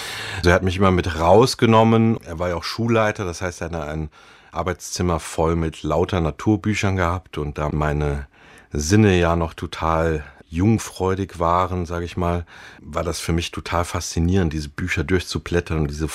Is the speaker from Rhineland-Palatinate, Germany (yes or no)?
yes; Rhineland-Palatinate, Germany; Ich bin nicht weit gekommen, wie man merkt. Ne? Ich bin im Westerwald groß geworden.